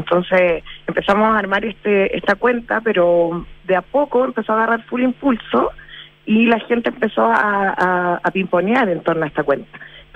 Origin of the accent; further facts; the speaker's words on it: Concepción, Biobío, Chile; now in Valparaíso, Chile; yo llegué hace 3 años más o menos a ir a Valparaíso. Soy de Concepción, oriunda.